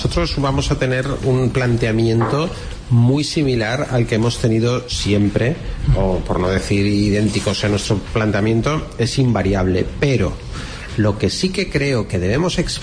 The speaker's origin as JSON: {"language": "Spanish", "region": "Catalonia", "country": "Spain", "said": "aquí somos catalanes, ¿eh? Todos"}